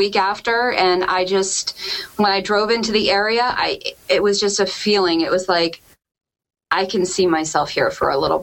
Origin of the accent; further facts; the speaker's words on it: Connecticut, United States; I'm originally from Connecticut. I'm born and raised, grew up in Connecticut